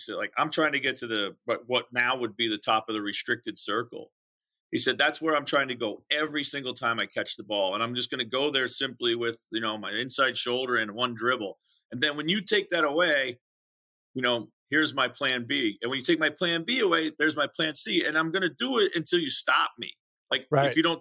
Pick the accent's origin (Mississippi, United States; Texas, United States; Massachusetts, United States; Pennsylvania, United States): Pennsylvania, United States; I grew up a Sixers fan. I grew up right outside of Philly.